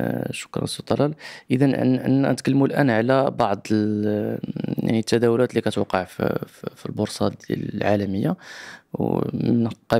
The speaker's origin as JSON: {"language": "Arabic", "country": "Morocco", "said": "الشناقة عندنا في المغرب"}